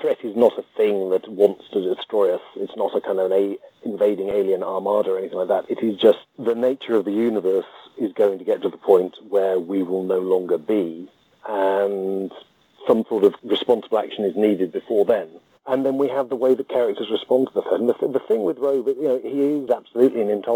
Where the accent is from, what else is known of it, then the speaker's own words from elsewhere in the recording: United Kingdom; There's probably more Britishness in them than I'm personally aware of, because I myself am just as British.